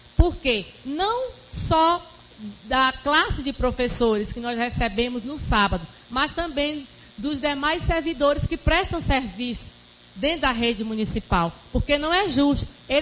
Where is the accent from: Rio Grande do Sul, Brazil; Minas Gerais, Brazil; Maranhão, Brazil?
Maranhão, Brazil; São João dos Patos; já presenciei 2 carnavais lá em São João dos Patos, minha terra.